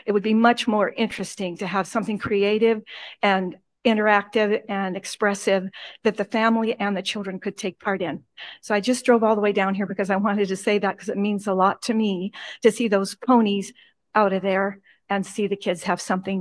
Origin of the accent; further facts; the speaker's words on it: Tarzana, California, United States; from Tarzana.